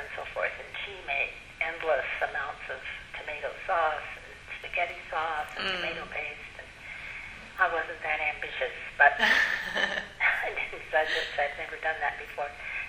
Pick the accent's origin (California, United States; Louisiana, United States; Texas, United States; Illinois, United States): California, United States; Berkeley; One of them is I come from California originally, from the Berkeley Bay Area